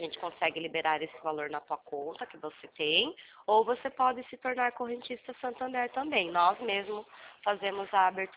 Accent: Salto, São Paulo, Brazil; Eu sou de Salto também.

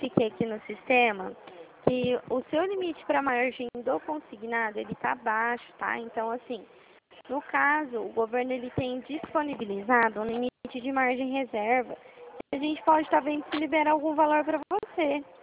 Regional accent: Dracena, São Paulo, Brazil; Porque eu sou daqui da região de Presidente Prudente, município de Dracena.

